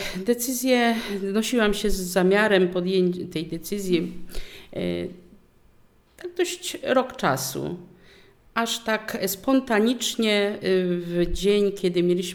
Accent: Rawa Mazowiecka, Łódź Voivodeship, Poland; ja w ogóle pochodzę z gminy Rawa Mazowiecka, tam w Rawie Mazowieckiej kończyłam liceum.

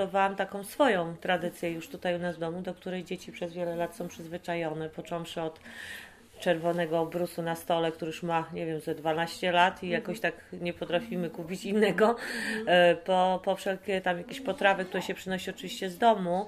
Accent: Silesian Voivodeship, Poland; ja jestem ze Śląska, więc one są takie śląskie

